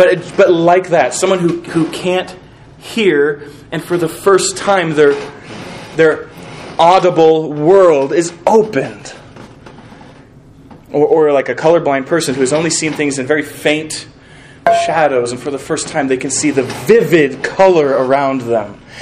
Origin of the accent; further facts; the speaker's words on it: Chester, Montana, United States; born there; I was born in Chester, Montana, where I guess liberty, because you could just walk and walk and walk.